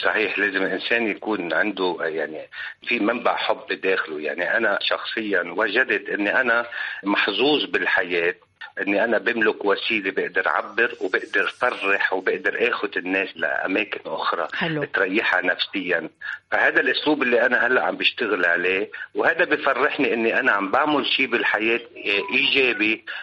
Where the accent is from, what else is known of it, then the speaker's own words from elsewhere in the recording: Syria; وأنا سوري